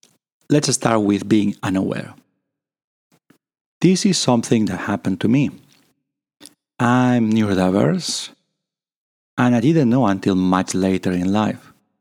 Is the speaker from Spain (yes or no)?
yes; Spain; English is a second language; now in United Kingdom; I'm originally from Spain, and English is not my first language. And when I came to the UK, when I mentioned that I'm from Spain